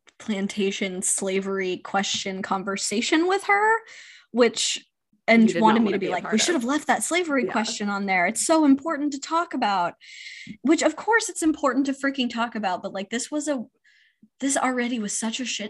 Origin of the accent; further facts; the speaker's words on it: Charleston, South Carolina, United States; So we're both from Charleston, which listeners know. And there's a lot of plantations there.